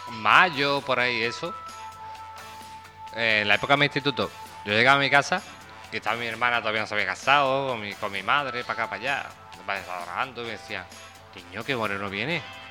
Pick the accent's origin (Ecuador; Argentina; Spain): Spain; Torreblanca; Yo soy de Torre Blanca, pero no estoy en Torre Blanca.